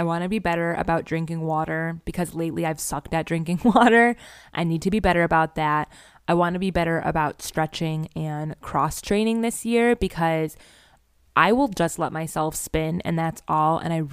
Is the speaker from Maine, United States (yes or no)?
no; Buffalo, New York, United States; She lives where I live, Buffalo, and it's so cool to see someone in my hometown doing YouTube videos, because if you know Buffalo, it's not like the most exciting place.